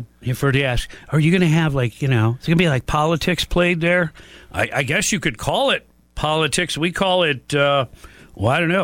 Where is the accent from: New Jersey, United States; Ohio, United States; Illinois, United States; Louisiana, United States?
Louisiana, United States; Listen, there are natural disasters. I'm from Louisiana. We are prone to that.